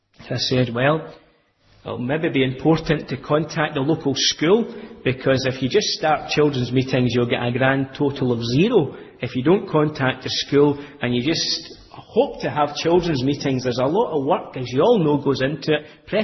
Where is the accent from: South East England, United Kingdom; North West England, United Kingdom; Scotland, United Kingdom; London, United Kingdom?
Scotland, United Kingdom; accent: Scottish; But they quite liked it when I opened my mouth and my Scottish accent.